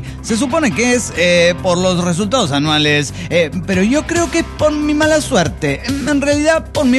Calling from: Chiapa de Corzo, Chiapas, Mexico; de Chiapa de Corzo, Chiapas.

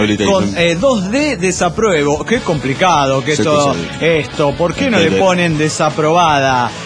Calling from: La Paz, Bolivia; de La Paz, Bolivia.

